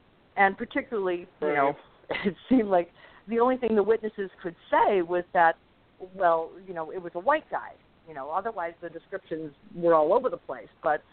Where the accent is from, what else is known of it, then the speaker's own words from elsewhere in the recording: Buffalo, New York, United States; I started in my hometown of Buffalo, New York.